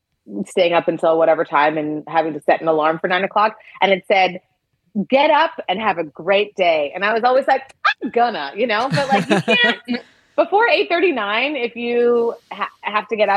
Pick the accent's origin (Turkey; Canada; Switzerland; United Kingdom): Canada; now in United States; I grew up in Canada where like, you know, God, I've never, people don't walk around with guns.